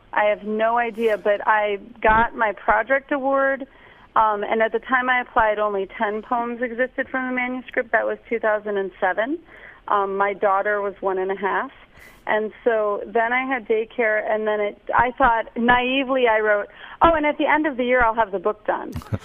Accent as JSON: {"language": "English", "town": "Fairbanks", "region": "Alaska", "country": "United States", "tie": "born or raised there", "said": "So it started in Fairbanks, so the kickoff as my hometown with a library here"}